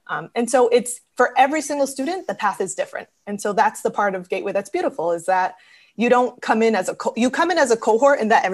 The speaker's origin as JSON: {"language": "English", "town": "Springfield", "country": "United States", "tie": "born or raised there", "said": "I was born in Springfield and I grew up here."}